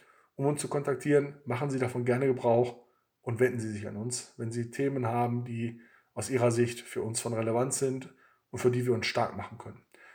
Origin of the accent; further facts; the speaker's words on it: Witten, North Rhine-Westphalia, Germany; So beträgt allein in meiner Heimatstadt Witten nur der finanzielle Corona-Schaden